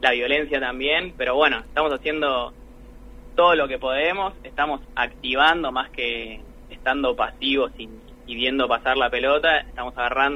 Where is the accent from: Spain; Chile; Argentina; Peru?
Argentina; Buenos Aires; Nosotros somos todos de Buenos Aires